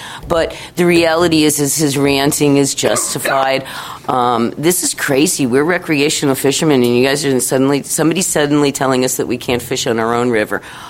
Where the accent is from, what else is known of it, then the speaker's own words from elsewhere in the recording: East Coast, United States; We're from the East Coast. We've played these games before.